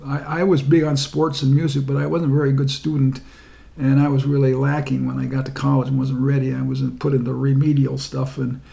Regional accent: Minneapolis, Minnesota, United States; also born or lived in Yankton / St. Paul; Well, I was born in 1937 in Yankton, South Dakota. We weren't there very long. We moved to the Twin Cities, so I grew up in Minneapolis and then St. Paul.

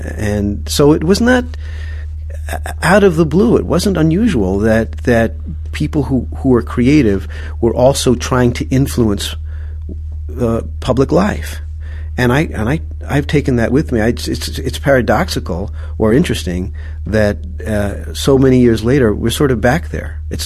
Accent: Brooklyn, New York, United States; a kid growing up in Brooklyn without a lot to do.

